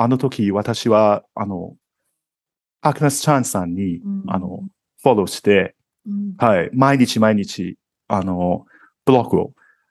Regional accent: Hong Kong; Japanese is a second language; 私は香港出身で、

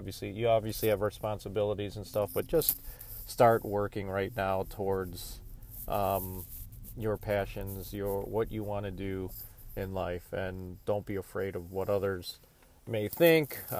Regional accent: Cleveland, Ohio, United States; but I grew up in Cleveland, and my parents were in Cleveland

